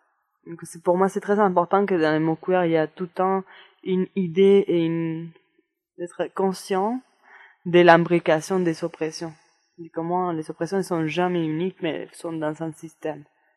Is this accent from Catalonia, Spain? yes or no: no; Andalusia, Spain; French is a second language; now in Montréal, Canada; Et je viens du sud de l'Espagne, mais j'habite maintenant à Montréal. Je suis une militante queer